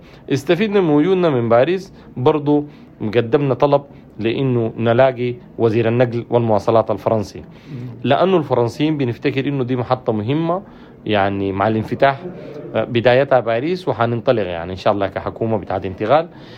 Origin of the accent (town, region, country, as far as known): Sudan